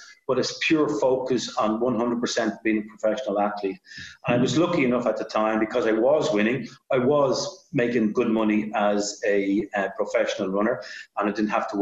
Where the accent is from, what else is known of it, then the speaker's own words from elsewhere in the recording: Ireland; because of the likes of even Ronnie Delaney and myself being Irish